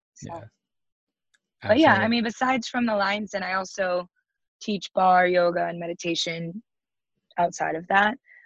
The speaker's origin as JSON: {"language": "English", "country": "Philippines", "said": "being a Filipino"}